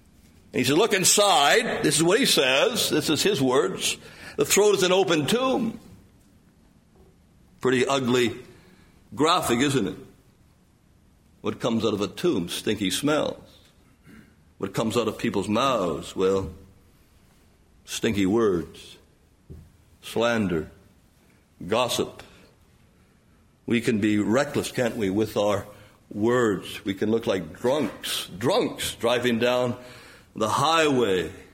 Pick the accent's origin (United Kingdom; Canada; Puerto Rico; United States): Canada